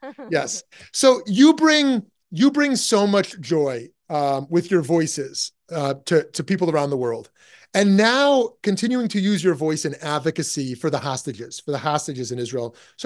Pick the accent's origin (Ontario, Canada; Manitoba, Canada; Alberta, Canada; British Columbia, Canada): Ontario, Canada; Toronto; I'm also from Toronto, Canada.